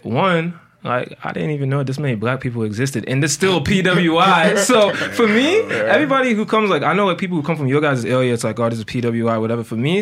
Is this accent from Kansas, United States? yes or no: no; Frederick, Maryland, United States; like, I grew up in Frederick, and shout out to all my dogs in Frederick, but I'm not going to lie to you, that was not the place for me.